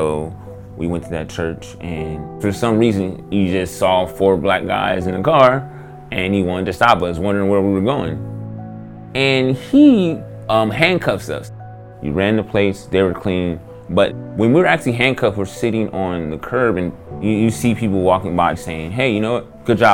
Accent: Long Beach, California, United States; I'm growing up in Long Beach, and Long Beach is a rough city to grow up in.

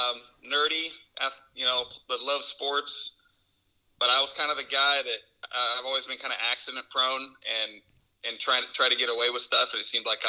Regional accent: Plainfield, Indiana, United States; also born or lived in Georgia; I grew up in mostly in Plainfield, Indiana. I lived in Georgia for 3 years when I was a kid, but we moved back to Plainfield.

